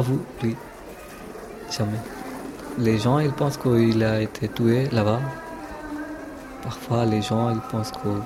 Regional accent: Dhaka, Dhaka Division, Bangladesh; je viens de Mirpur à Dhaka, au Bangladesh.

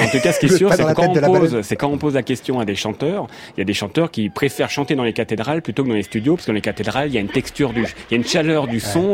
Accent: Paris, Île-de-France, France; moi, je suis parisien, donc je vais pas avoir le même dialecte des Marseillais.

